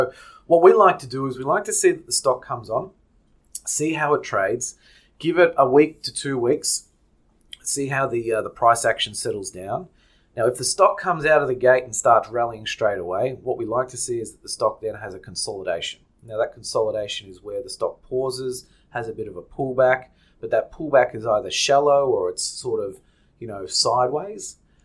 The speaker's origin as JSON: {"language": "English", "country": "Australia", "said": "As Australian investors, unfortunately, we can't get access to the five IPOs because as Australian retail investors"}